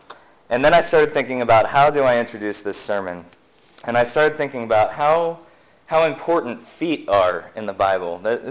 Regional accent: Pennsylvania, United States; moved away; I'm a transplant from Pennsylvania, and one of the places in Pennsylvania that I lived for 4 years was Penn State University

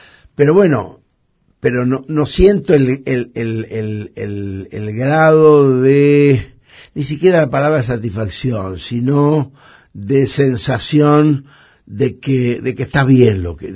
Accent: Chaco, Argentina; now in Buenos Aires, Argentina; yo salí del Chaco por aquella necesidad juvenil, y que era muy muy normal en aquellos años, fines de los 60.

